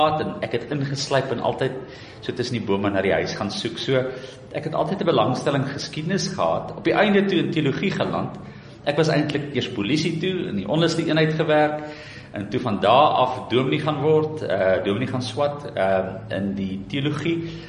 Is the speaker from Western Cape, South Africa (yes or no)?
yes; Somerset West, Western Cape, South Africa; ons het in Somerset West groot geword, oorkant die ingang, ons huis was die laaste huis in Laurensfort weg, oorkant die ou plaas ver gelegen.